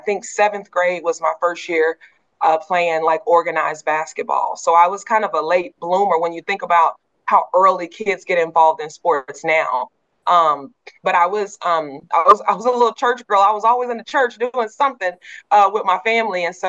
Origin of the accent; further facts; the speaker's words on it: Oklahoma City, Oklahoma, United States; So, but I grew up in Oklahoma City. I'm the fourth of five kids. I'm the only girl. So I have four brothers. All of them are in Oklahoma City.